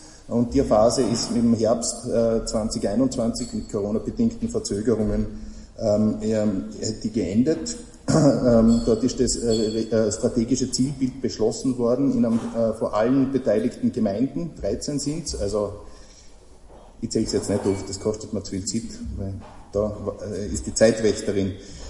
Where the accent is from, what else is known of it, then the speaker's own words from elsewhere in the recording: Vorarlberg, Austria; ich bin ein Vorarlberger mit steirischem Migrationshintergrund.